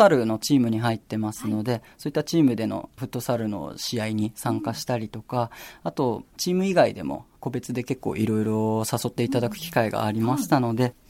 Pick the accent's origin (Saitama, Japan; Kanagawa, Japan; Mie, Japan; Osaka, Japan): Kanagawa, Japan; Sagamihara; 相模原の橋本というところになります。